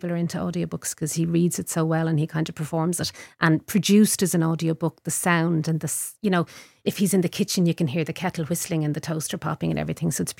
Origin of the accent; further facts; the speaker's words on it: Dublin, Leinster, Ireland; I'm from Walkinstown originally, so … were from up the road